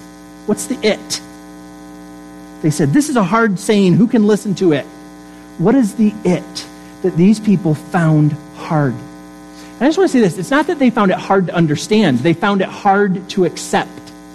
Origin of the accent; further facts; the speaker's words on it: East Stroudsburg, Pennsylvania, United States; born there; many of you think I was born in East Stroudsburg, Pennsylvania, but that's only written on my birth certificate.